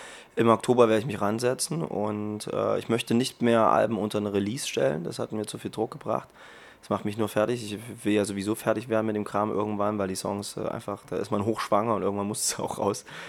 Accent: Erfurt, Thuringia, Germany; Ich komme aus Erfurt und da muss man manchmal ganz schön Gewalt anwenden und shaken

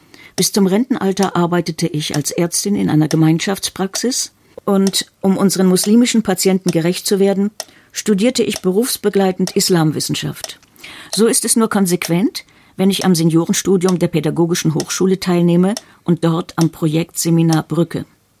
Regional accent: Baden-Württemberg, Germany; also born or lived in Silesia / Northern Germany; eine von den Neuen bei Radio Rostfrei. Geboren in Schlesien, nach dem Krieg nach Norddeutschland vertrieben, später umgesiedelt nach Süddeutschland, besuchte ich das Gymnasium in Delmenhorst, Rastatt und Lahr.

